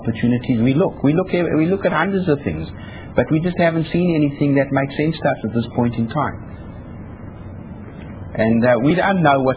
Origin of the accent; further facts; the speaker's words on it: South Africa; unfortunately we're South African, so we think opportunities when there's a client opportunity